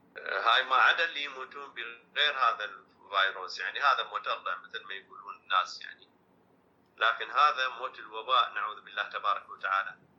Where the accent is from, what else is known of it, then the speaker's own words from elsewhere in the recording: Iraq; بالنسبة إحنا كعراقيين مما يراد بينا